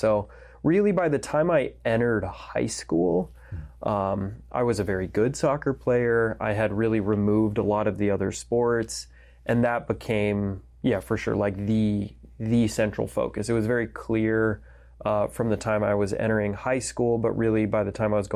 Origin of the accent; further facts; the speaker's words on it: Colorado, United States; So I was brought up in just outside of Denver.